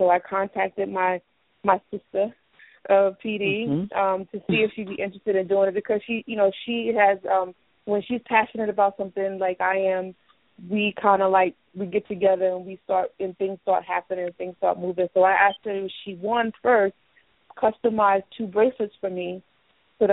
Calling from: New York, United States; calling from New York.

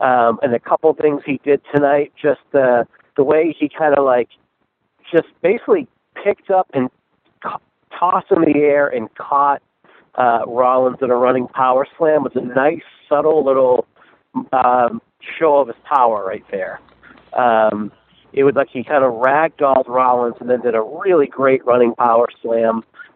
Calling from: Boston, Massachusetts, United States; …'s calling from Boston.

